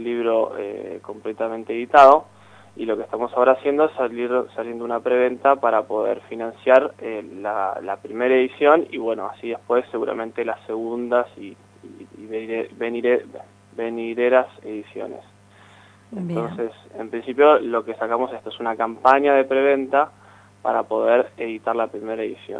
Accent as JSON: {"language": "Spanish", "town": "Villa La Angostura", "region": "Neuquén", "country": "Argentina", "said": "Nosotros somos de Villa La Angostura, son 1000 y pico de kilómetros"}